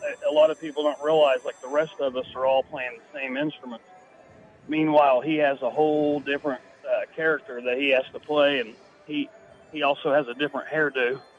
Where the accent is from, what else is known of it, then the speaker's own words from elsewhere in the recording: Oklahoma, United States; We're from Oklahoma, but we've played all over the country.